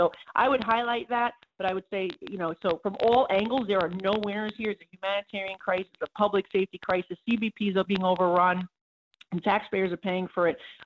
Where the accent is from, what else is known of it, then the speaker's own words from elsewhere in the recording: New York, United States; and I'm from New York